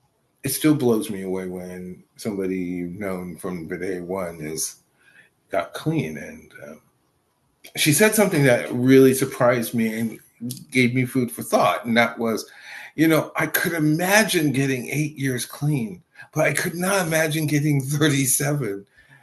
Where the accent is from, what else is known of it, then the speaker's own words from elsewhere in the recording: Sacramento, California, United States; But to give you context, I grew up in Sacramento, California. I was born in 1962. Not that that matters, but it may matter to somebody. And I grew up with a family who moved from the South to California.